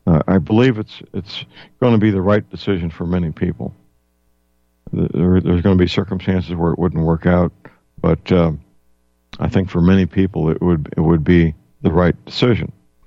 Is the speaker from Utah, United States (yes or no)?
no; St. Louis, Missouri, United States; I'm a two-hour drive from things I visit in St. Louis, my hometown, and it's a reasonable drive.